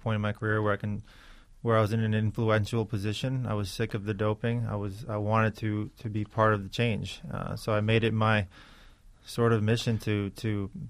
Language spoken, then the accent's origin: English; New York City, New York, United States; Obviously, growing up in Richmond Hill, Queens, there was no mountains.